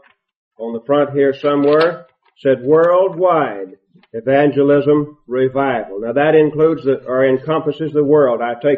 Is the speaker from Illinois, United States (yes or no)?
no; Cheapside, Texas, United States; born there; I'm proud to be a Texan. You'd never know it, but I am. I'm glad I was born in Texas, Cheapside to be exact, about 80 miles west of here